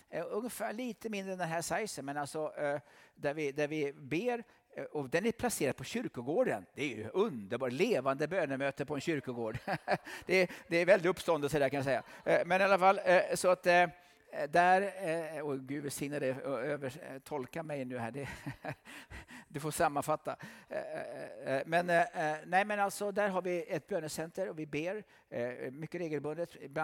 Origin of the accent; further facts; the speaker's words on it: Sigtuna, Stockholm County, Sweden; jag kommer från Sigtuna som du nämnde här.